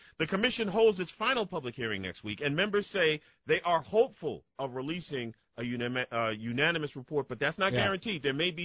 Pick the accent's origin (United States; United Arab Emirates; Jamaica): United States; I respect all American presidents. I'm an American.